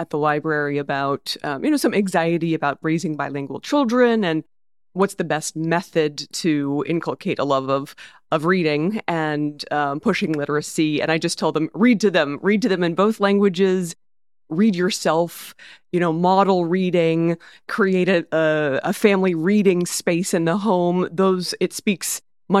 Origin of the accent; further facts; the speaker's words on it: Texas, United States; At least my experience growing up in Texas, that wasn't available to me.